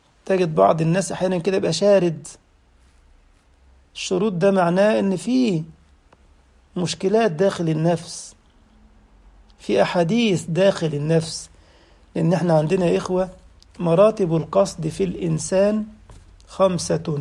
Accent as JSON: {"language": "Arabic", "country": "Egypt", "said": "يعني أذكر أن أحدهم بعد محاضرة في بلدنا مصر"}